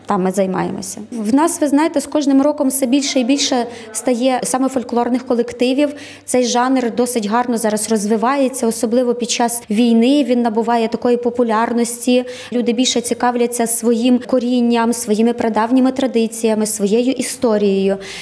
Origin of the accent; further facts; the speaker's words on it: Khmelnytskyi Oblast, Ukraine; Хоча ми з Хмельницької області, але етнографічно ми належимо до Волинського краю.